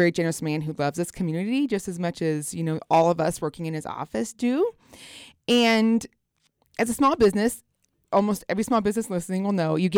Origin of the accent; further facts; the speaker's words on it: Glenwood Springs, Colorado, United States; I was born and raised in Glenwood Springs, and I grew up with a very philanthropical grandmother